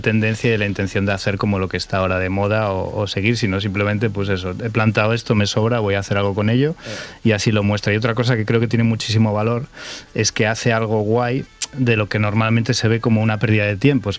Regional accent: Community of Madrid, Spain; Y en mi pueblo, en la Sierra de Madrid, hacen una caldereta una vez al año

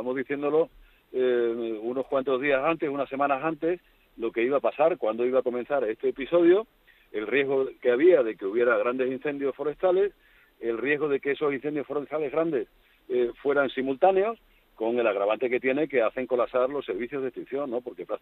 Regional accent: Extremadura, Spain; Por ejemplo, en mi tierra, en Extremadura, tenemos entre 2 y 3.

